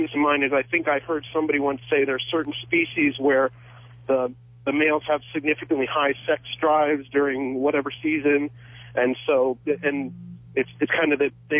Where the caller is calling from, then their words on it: Valparaiso, Indiana, United States; Yeah, I'm calling from Valparaiso.